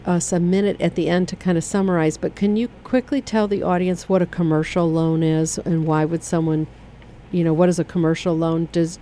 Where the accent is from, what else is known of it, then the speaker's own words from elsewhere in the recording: Michigan, United States; Banger is B-A-N-G-O-R, because I'm from Michigan and we say Bangor.